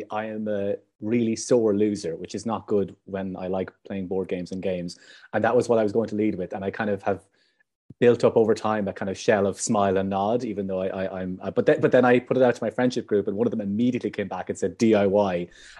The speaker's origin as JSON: {"language": "English", "country": "Ireland", "said": "as an Irish person, because I used to live in Canada, and the North American accent is you know, it's fairly different."}